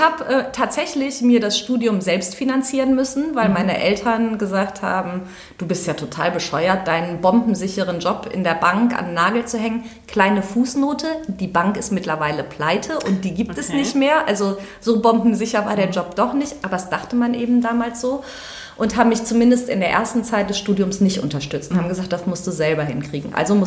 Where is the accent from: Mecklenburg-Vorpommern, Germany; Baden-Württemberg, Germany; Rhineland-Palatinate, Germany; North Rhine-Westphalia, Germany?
North Rhine-Westphalia, Germany; Cologne; now in Aachen, Germany; Ich komme ursprünglich aus Köln.